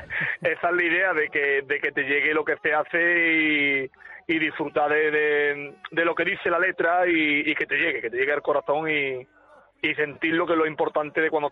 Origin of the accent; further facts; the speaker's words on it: Seville, Andalusia, Spain; Y arrancamos en Sevilla, en mi tierra